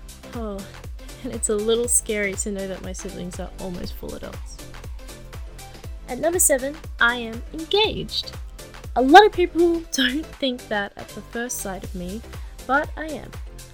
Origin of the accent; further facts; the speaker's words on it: Australia; I am Australian. Of course, I'm Australian, can't you hear my accent? I was born and raised here by both my Australian parents, and I'm not ashamed to pronounce my country as my home.